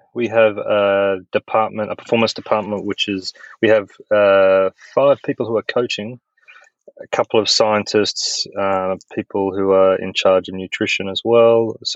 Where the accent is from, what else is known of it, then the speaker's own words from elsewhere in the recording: Australia; also born or lived in Europe / United States; I'm an Australian. I'm maybe a little bit of a lost vagabond Australian these days